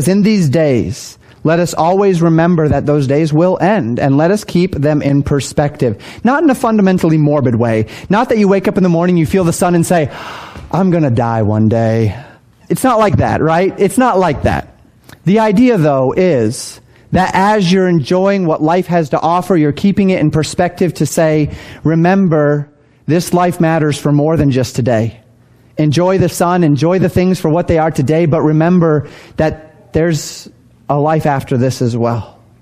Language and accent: English; Colorado, United States; I grew up in Colorado, that I used to get when I'd climb one of those mountains.